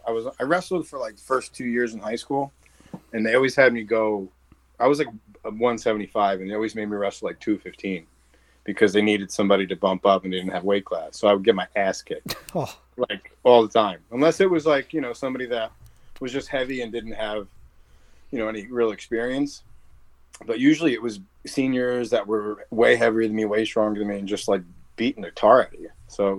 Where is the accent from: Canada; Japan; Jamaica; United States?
United States; New Milford, New Jersey; I was born in Passaic Valley Hospital near Westwood, but I lived in New Milford, New Jersey, pretty much my whole life.